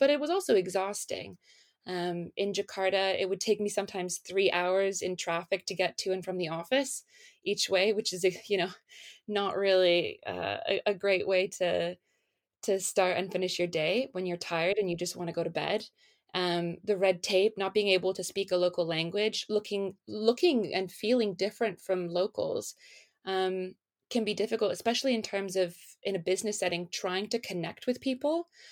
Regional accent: Toronto, Ontario, Canada; now in London, United Kingdom; I'm from Toronto, Canada, and I'm currently doing my MBA at Holt International Business School at their London campus.

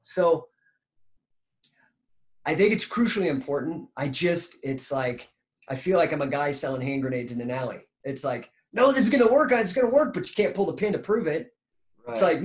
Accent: Ireland; I do know that, you know, I'm, and maybe it's because I'm Irish, I'm very fucking lucky.

